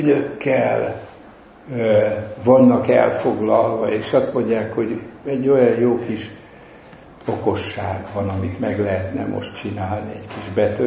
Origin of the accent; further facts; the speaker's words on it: Nyíregyháza, Szabolcs-Szatmár-Bereg, Hungary; ahol felnőttem Nyíregyháza környékén